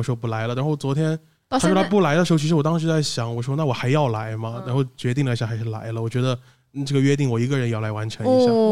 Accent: Shaanxi, China; 我是从陕西过来的。

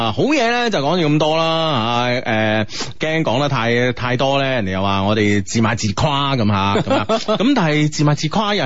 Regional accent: Guangdong, China; 我哋广东人咧，其实咧就系、是、一句好日常嘅用语啦

